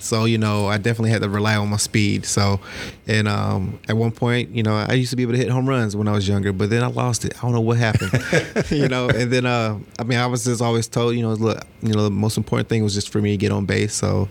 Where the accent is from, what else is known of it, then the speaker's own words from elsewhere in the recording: Georgia, United States; Yeah, so Cobb County